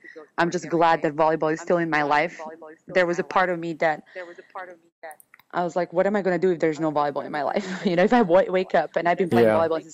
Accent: Serbia; Well, I was pretty good growing up in Serbia.

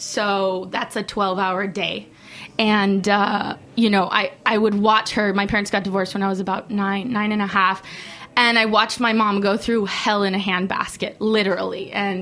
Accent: United States; I grew up in the United States, but my mother is Mexican, and so I grew up being in Mexico a lot

